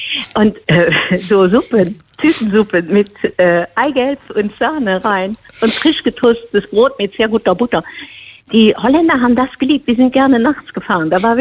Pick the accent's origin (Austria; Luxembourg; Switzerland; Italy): Luxembourg; Wir konnten ja als Luxemburger kannten wir ja Deutsch, Französisch und so Englisch ja auch relativ schnell abziehen.